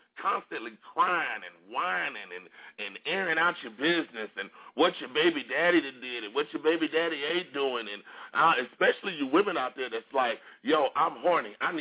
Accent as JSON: {"language": "English", "town": "Detroit", "region": "Michigan", "country": "United States", "tie": "born or raised there", "said": "the coordinates of my old house where I grew up in Detroit, Michigan."}